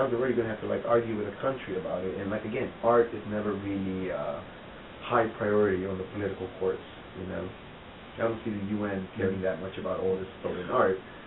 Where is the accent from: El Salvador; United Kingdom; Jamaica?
El Salvador; now in United States; growing up in El Salvador